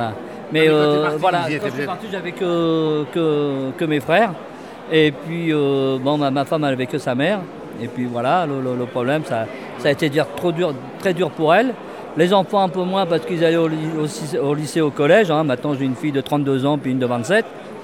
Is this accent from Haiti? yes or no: no; Le Havre, Normandy, France; now in Marseille, France; Bah, je viens du Havre une première fois.